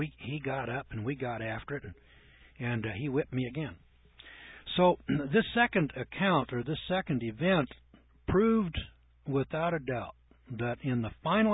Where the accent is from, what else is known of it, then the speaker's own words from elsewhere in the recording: Eureka, California, United States; Fortuna, Arcata, Eureka, and Ferndale were in the competition, and I was from Eureka, and so I beat them.